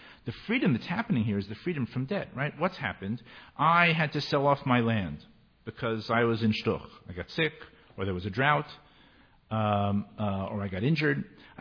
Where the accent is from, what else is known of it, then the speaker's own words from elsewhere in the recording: United States; Us, I should say the Americans. I'm American.